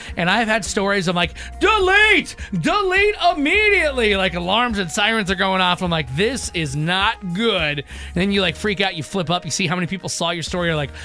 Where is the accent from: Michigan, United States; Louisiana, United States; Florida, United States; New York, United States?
Michigan, United States; And then I'm originally from Michigan, so I traveled back there.